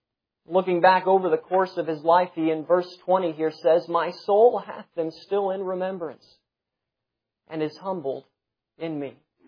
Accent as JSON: {"language": "English", "region": "Florida", "country": "United States", "tie": "born or raised there", "said": "I grew up in Florida. Of course, we have wasps here, that sort of thing."}